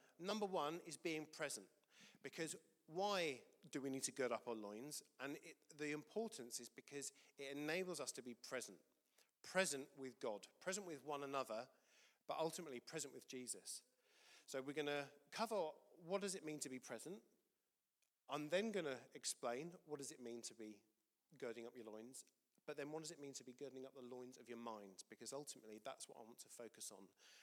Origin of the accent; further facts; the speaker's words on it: England, United Kingdom; born and raised in England